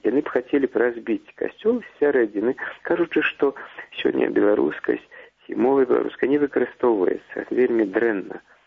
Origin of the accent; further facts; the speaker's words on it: Polesia, Belarus; born there; Я нарадзіўся на Палесі.